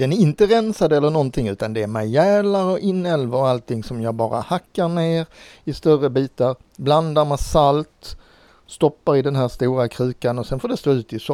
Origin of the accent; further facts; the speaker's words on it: Skåne, Sweden; jag växte upp i en skånsk handelsträdgård där vi bodde 4 generationer i samma boende med mormors mor som lagade all mat.